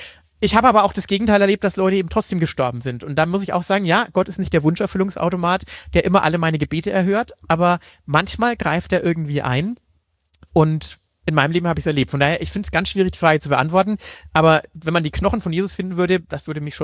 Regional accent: Hof, Bavaria, Germany; weil in Hof, wo ich herkomme, kann man das nicht operieren

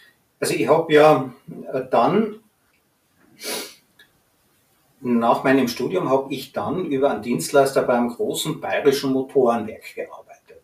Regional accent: Tyrol, Austria; Bei uns in Tirol hat zu meiner Zeit niemand einen vollqualifizierten Softwareingenieur gebraucht.

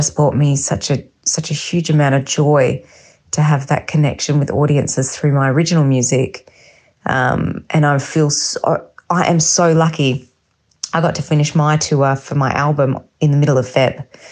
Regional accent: Perth, Western Australia, Australia; now in Berlin, Germany; I'm in my hometown of Perth

